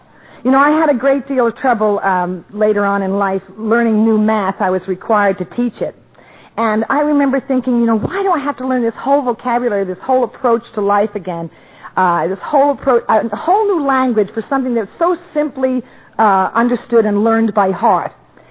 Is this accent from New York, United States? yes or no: yes; Brooklyn, New York, United States; In fact, I was born and raised in Brooklyn. I even got the Dodgers before you guys did.